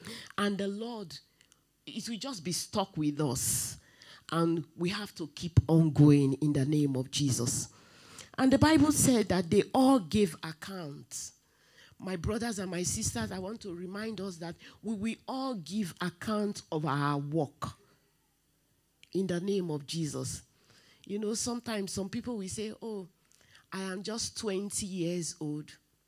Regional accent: Nigeria; now in Croydon, United Kingdom; when I can remember when I came from Nigeria and I came to Croydon Tabernacle, I don't attend Redeemed Christian Church of God in Nigeria.

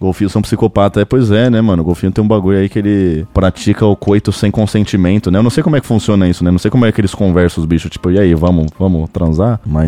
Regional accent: São Paulo, Brazil; pô, eu sou de São Paulo, né, mano?

